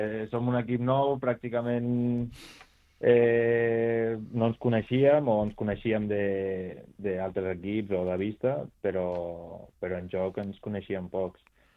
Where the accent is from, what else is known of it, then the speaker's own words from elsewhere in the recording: El Vendrell, Catalonia, Spain; jo vaig començar el futbol de ben petit aquí al meu poble, al Vendrell